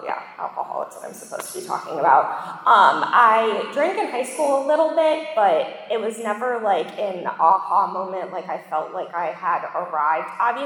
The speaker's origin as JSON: {"language": "English", "town": "Akron", "region": "Ohio", "country": "United States", "tie": "born or raised there", "said": "So I'm originally from Akron, Ohio. For those of you that don't know the significance of Akron, Ohio, keep coming back. Born and raised in Akron, Ohio, typical picture perfect family"}